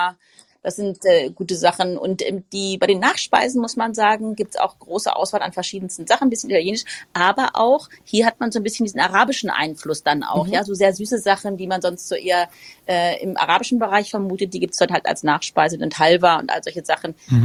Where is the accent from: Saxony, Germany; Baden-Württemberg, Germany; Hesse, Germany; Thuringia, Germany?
Hesse, Germany; Frankfurt; ich komme ja aus Frankfurt, lebe mitten in Frankfurt.